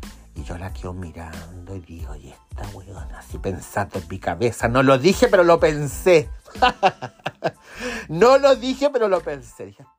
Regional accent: Chile; Con Movistar tú te puedes comunicar, bueno, en Chile por lo menos. Los chilenos podemos ir a Brasil, podemos ir a Argentina, a Perú, y ocupamos el mismo sistema

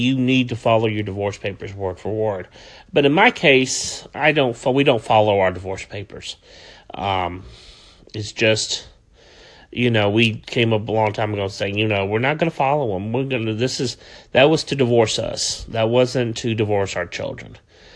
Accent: Atlanta, Georgia, United States; I'm from Atlanta.

